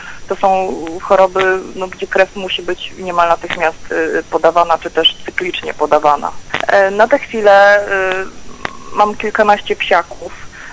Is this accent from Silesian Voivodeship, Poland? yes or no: yes; Bytom, Silesian Voivodeship, Poland; jestem z Bytomia.